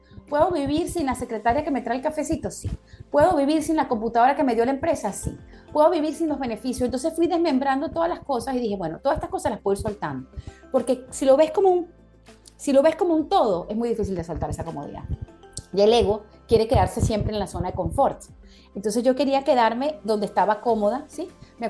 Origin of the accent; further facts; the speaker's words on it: Venezuela; also born or lived in United Kingdom; Claro, yo nací en Venezuela, mis primeros años de vida fueron en Inglaterra, se tenía un poquito del orden inglés. Me acuerdo cuando llegué a Venezuela, después de 5 años en Inglaterra